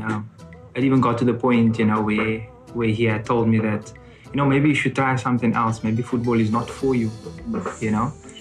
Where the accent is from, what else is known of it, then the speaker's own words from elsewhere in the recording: Cape Town, Western Cape, South Africa; because I'm from Cape Town.